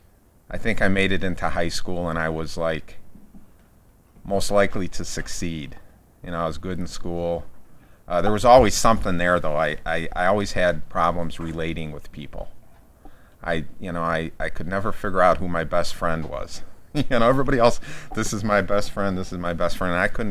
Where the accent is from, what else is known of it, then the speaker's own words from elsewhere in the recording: Chicago, Illinois, United States; I was from Chicago. I moved to northern Wisconsin to try to get away from all of the problems, and my parents owned a bar.